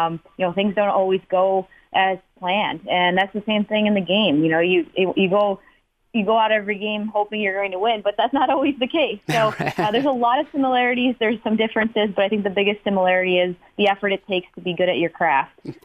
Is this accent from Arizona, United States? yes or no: no; Chicago, Illinois, United States; But my role models, you know, I grew up in Chicago.